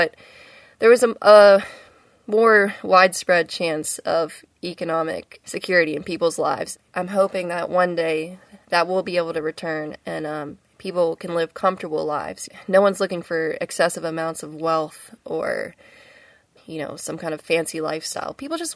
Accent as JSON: {"language": "English", "region": "Ohio Valley", "country": "United States", "tie": "born or raised there", "said": "I know the story of my hometown and I know what people have gone through, and I want to be able to help return the Ohio Valley back to the state that it used to be in some capacity."}